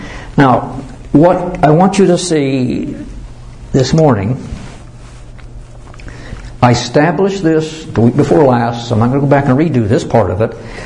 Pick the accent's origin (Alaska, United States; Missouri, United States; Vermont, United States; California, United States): Missouri, United States; I'm from Missouri, folks. This is where we live.